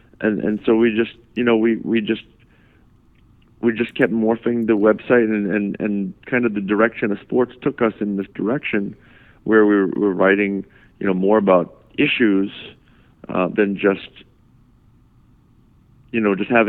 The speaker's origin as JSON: {"language": "English", "town": "Cape Cod", "region": "Massachusetts", "country": "United States", "tie": "born or raised there", "said": "I grew up on Cape Cod and there was no being gay about my life."}